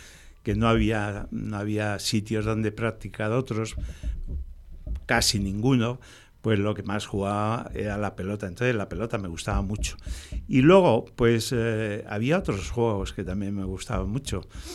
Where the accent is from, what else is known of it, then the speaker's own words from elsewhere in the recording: Villa de Don Fadrique, Castilla-La Mancha, Spain; born there; nací hace ya muchísimos años, en el 1948, en un pueblo de La Mancha Toledana, un pueblo que en aquellos tiempos le llamaban la Pequeña Rusia, durante mucho tiempo se la llamaba así, pero que su nombre auténtico es la Villa de Don Fadrique.